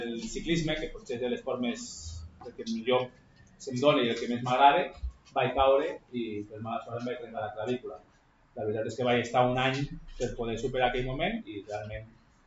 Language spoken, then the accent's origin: Catalan; Barcelona, Catalonia, Spain; Soc de Barcelona i allà, a la meva època